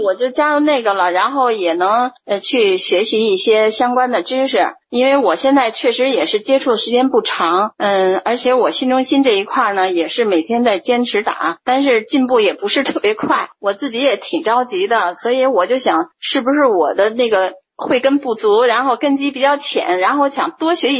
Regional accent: Beijing, China; 我就是北京的啊

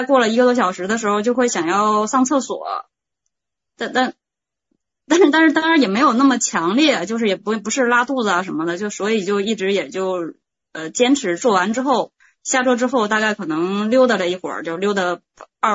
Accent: Liaoning, China; now in Beijing, China; 我现在在北京，我是辽宁人

